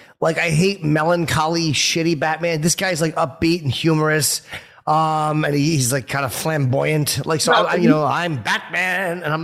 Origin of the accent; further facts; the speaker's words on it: North Brunswick, New Jersey, United States; I grew up in Jersey, so I kind of know that area fairly well.